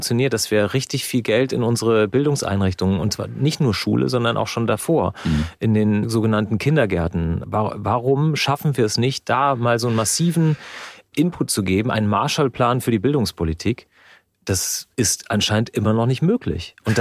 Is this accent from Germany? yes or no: yes; Germany; ich bin in einem auf dem Grundgesetz ruhenden Deutschland aufgewachsen und das möchte ich gerne auch weitergeben.